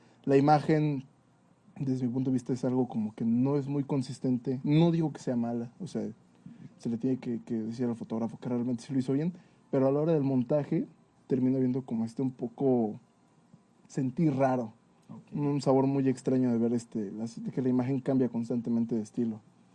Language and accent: Spanish; Tepoztlán, Morelos, Mexico; Soy de Tepoztlán, bueno, entre Tepos y Yaute, es una división muy rara ahí de mi localidad.